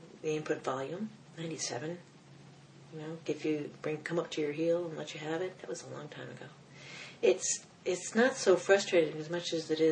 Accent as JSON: {"language": "English", "country": "Germany", "said": "because I'm German and I was born in November 4th."}